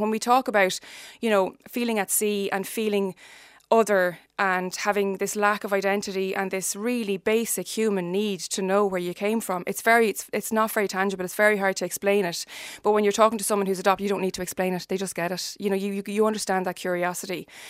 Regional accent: Ireland; as an Irish society, there are thousands and thousands of people in our daily lives that are adopted and we don't know they are

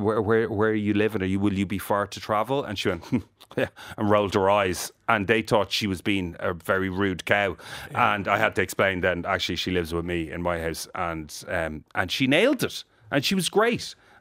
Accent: Ireland; Like, I'm Irish. I've mates and they make jokes to me all the time.

